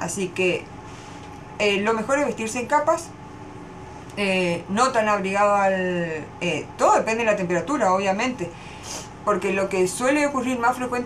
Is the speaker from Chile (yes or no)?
no; Goya, Corrientes, Argentina; also born or lived in Curuzú Cuatiá; yo nací en Cruzú, mi hermana y yo, mi papá era militar, mi familia es de Goya, así que circunstancialmente mi hermana y yo nacimos en Cruzú, volvimos a Goya, ahí ya nació mi hermano